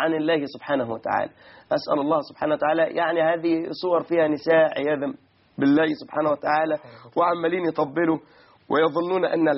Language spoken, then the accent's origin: Arabic; Egypt